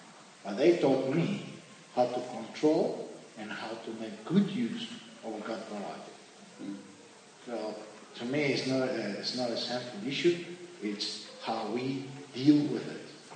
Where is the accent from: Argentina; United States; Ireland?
Argentina; I'm from South America, Argentina. I grew up around wine.